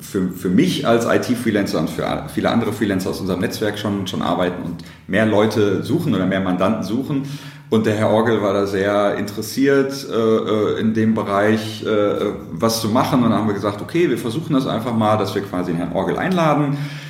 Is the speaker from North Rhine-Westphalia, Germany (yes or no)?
yes; Dortmund, North Rhine-Westphalia, Germany; born or raised there